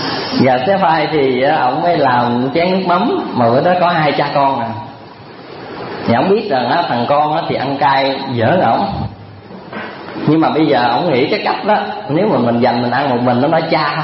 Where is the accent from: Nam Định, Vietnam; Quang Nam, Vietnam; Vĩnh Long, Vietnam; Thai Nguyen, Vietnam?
Vĩnh Long, Vietnam; Ở cách xéo nhà tôi không xa là ở quê miền Tây á, tôi quê Vĩnh Long.